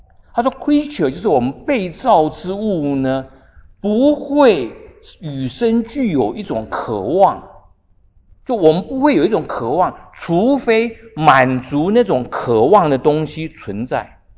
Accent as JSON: {"language": "Chinese", "country": "Taiwan", "said": "像我从台湾来的，台湾的什么都拜，石头也拜，什么都拜的"}